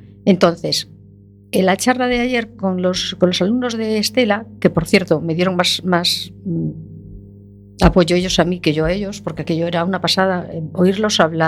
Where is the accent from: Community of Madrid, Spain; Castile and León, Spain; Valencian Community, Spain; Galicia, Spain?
Galicia, Spain; Pontevedra; Vengo de Pontevedra.